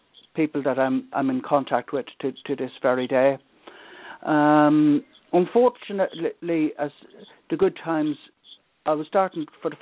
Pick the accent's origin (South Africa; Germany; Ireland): Ireland; also born or lived in England; born in England to Irish parents, and like many, my parents moved back to Ireland in 1971, and it was quite difficult readapting to a new environment.